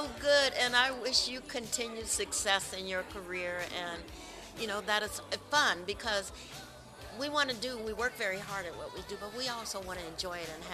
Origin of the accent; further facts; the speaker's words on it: Gary, Indiana, United States; because when I grew up in Gary, Indiana, it was wonderful. I had a wonderful childhood, wonderful teenage years here.